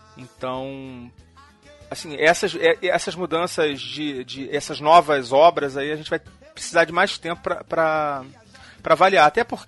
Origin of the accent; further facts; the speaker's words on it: Rio de Janeiro, Brazil; 100% carioca, cara, 100%. Sou nascido na Praça 15 ali, ó, um ponto central da cidade do Rio de Janeiro.